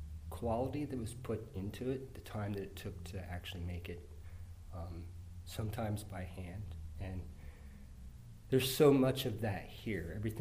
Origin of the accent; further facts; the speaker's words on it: Pennsylvania, United States; moved away as an adult; also born or lived in Washington, D.C.; I am originally from Pennsylvania. I moved to the Washington, D.C. area when I was 21.